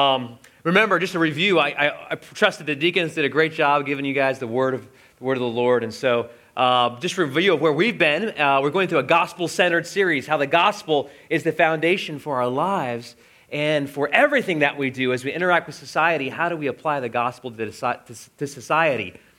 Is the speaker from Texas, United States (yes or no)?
no; Dayton, Ohio, United States; where I'm from the city of Dayton, Ohio, they're rated nationally one of the worst cities, both of those, for allergies.